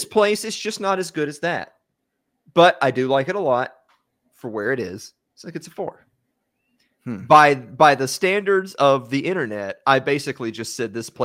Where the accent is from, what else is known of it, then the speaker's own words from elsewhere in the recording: Tennessee, United States; I'm from Tennessee, guys. I know this is a big shocker. There's a restaurant here that's been here my whole life.